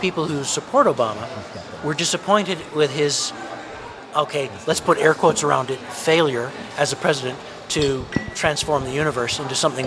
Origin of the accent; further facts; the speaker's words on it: Canada; speaking as a Canadian